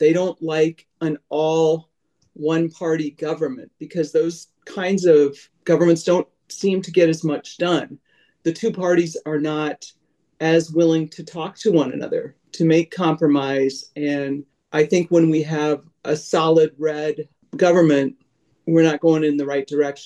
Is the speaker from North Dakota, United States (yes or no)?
no; Ames, Iowa, United States; Ames is my hometown.